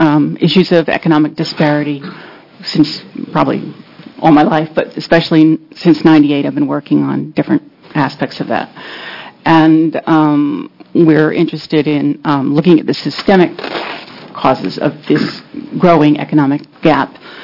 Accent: Portland, Oregon, United States; I'm from Northeast Portland, Chip Shields' district

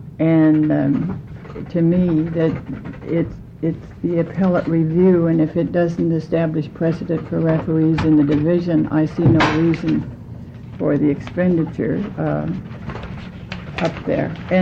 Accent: Eugene, Oregon, United States

